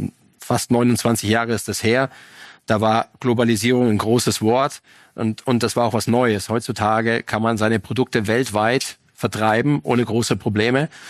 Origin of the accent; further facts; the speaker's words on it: Germany; moved away; Ich bin jetzt nicht mehr so Deutschland verbunden, wie ich es mal damals war. Dennoch ist es meine Heimat